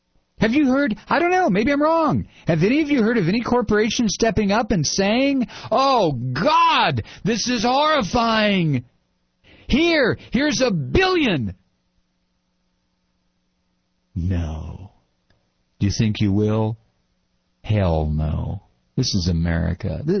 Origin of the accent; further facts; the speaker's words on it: United States; For fear that if I step off the plane in a different country and somebody realizes I'm American, they're going to come and spit on me.